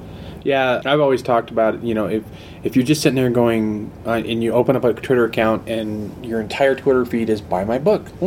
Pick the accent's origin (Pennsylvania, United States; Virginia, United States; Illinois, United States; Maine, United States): Illinois, United States; Chicago; born there; now in Denver, United States; I was born in Chicago, so I'm genetically required to root for the Bears.